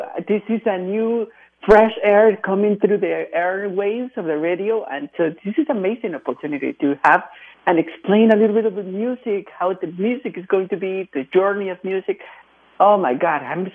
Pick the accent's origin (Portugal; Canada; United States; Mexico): Mexico; English is a second language; I'm from Mexico.